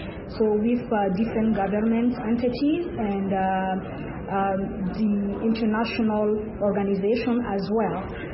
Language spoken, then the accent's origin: English; Mali; I'm from Mali, West Africa.